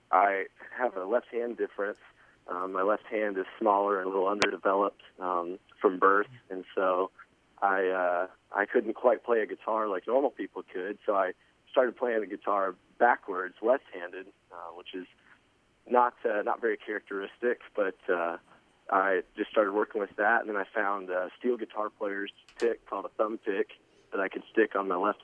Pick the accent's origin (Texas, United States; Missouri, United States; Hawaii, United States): Texas, United States; Well, I grew up in Texas, and I've been singing since I was a little kid